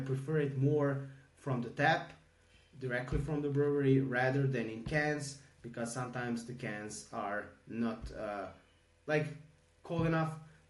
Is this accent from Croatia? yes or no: yes; Croatia; I'm from Croatia.